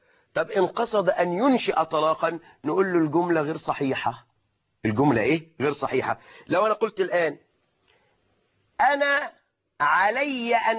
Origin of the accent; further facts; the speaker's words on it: Egypt; نحن كمصريين يا أخواني